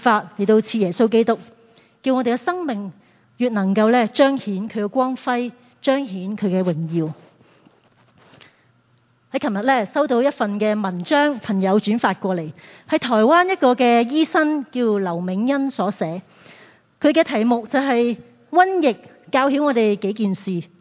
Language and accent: Chinese; Hong Kong; 作为香港人，我们过去都不是很明白什么叫在一个不信神敌挡神的世界里面所面对的艰难和患难